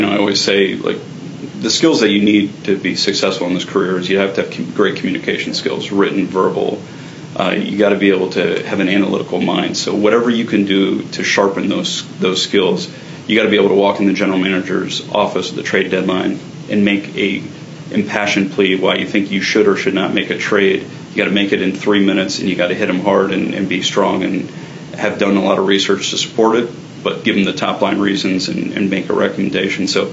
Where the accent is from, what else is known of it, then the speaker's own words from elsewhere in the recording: Virginia, United States; So I grew up in Virginia.